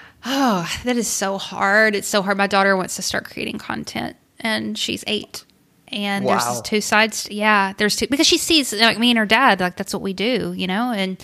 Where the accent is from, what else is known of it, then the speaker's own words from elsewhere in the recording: the South, United States; I grew up in Southern Bible Belt, Christian, blah, blah, whatever. And that's a very narrow worldview.